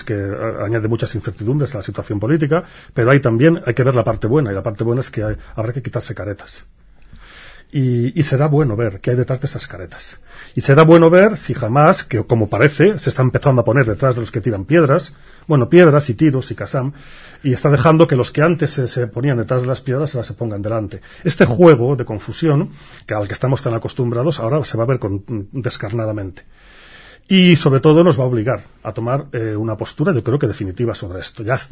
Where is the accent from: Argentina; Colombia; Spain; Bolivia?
Spain; lo quiero decir como ciudadano español, europeo